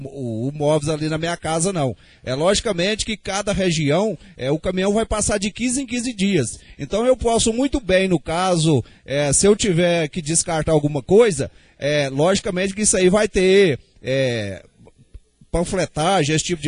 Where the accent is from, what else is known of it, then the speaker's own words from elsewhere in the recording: Goiás, Brazil; Lá na Jaiara, onde eu fui criado, gente do Nova Vila não vai levar para o bairro das Bandeiras.